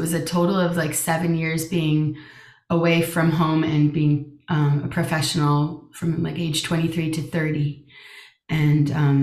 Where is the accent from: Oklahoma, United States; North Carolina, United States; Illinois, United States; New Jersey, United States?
New Jersey, United States; I grew up in New Jersey with the Denoga School.